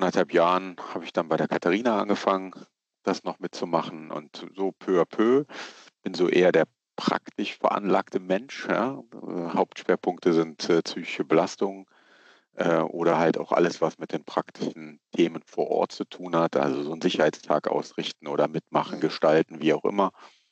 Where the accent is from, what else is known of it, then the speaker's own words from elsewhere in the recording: Leverkusen, North Rhine-Westphalia, Germany; ich komme aus Leverkusen, also eigentlich direkt beim Stefan um die Ecke.